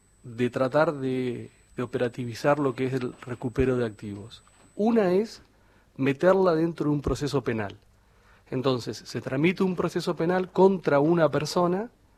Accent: La Pampa, Argentina; Soy de La Pampa, sí

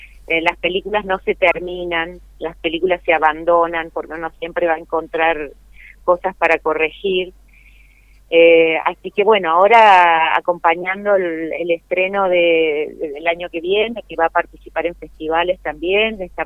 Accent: San Luis, Argentina; born there; now in Mendoza, Argentina; y esperemos llegar a San Luis también, que es mi ciudad natal. Así que me encantaría llevarla a mi pueblo.

